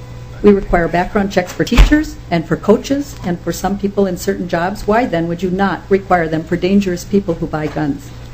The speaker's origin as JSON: {"language": "English", "town": "Duluth", "region": "Minnesota", "country": "United States", "said": "I'm from Duluth."}